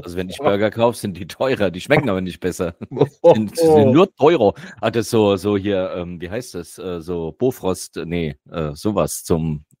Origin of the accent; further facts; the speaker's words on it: Eddersheim, Hesse, Germany; born there; in meinem Geburtsort in Eddersheim gab es mal einen